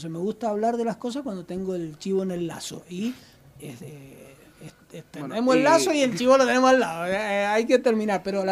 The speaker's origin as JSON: {"language": "Spanish", "country": "Argentina", "said": "cuestiones que como argentinos tenemos que ir creciendo"}